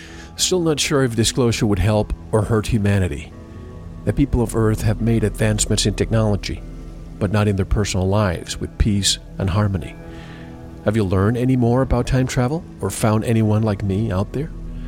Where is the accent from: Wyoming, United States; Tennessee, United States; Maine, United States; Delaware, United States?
Delaware, United States; Wilmington; born there; I was born in Wilmington, Delaware, in January 1947.